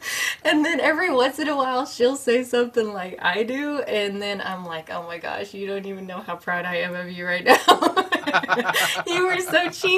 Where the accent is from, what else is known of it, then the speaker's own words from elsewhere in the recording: Fairfax, Oklahoma, United States; My library in my hometown, Fairfax, Oklahoma, ordered it.